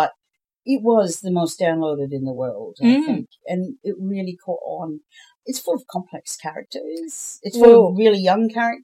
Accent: Belfast, Northern Ireland, United Kingdom; Because it's made, it's actually made in Belfast. That's where I come from. And most of them talk like us over here.

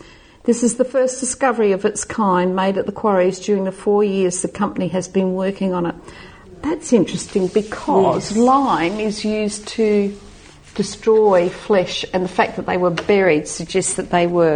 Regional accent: Two Wells, South Australia, Australia; Oh, here we are, back to my hometown. Skeletons at Two Wells.

